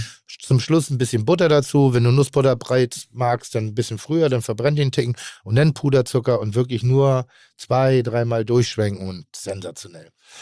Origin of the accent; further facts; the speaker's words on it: Northern Germany, Germany; Nein, ich bin Norddeutscher.